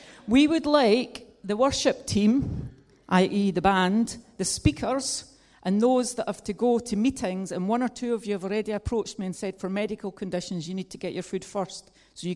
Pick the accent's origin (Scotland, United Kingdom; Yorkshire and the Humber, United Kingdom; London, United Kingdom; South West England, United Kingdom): Scotland, United Kingdom; accent: Scottish; So if you don't understand my Scottish accent, speak to Michael.